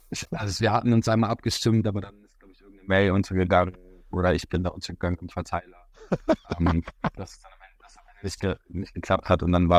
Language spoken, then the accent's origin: German; Hanover, Lower Saxony, Germany; in Hannover auch groß geworden.